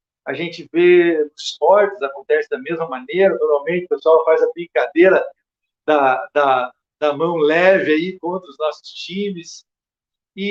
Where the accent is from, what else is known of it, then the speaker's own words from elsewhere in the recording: Curitiba, Paraná, Brazil; born there; Nasci aqui em Curitiba mesmo, nascido aqui. A família dos meus pais são basicamente do interior do estado, da área do sul do Paraná. Então, minha mãe é de Bituruna.